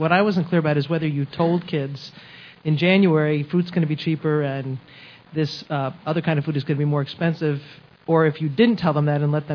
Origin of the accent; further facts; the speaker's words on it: New York, United States; from New York State.